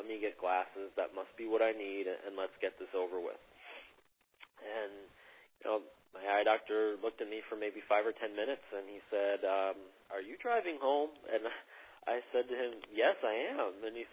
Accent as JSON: {"language": "English", "region": "Connecticut", "country": "United States", "tie": "born or raised there", "also_born_or_lived": "Costa Rica", "said": "I was born in Costa Rica. I was adopted as a baby, and so I grew up in Connecticut, about an hour north of New York City in the United States."}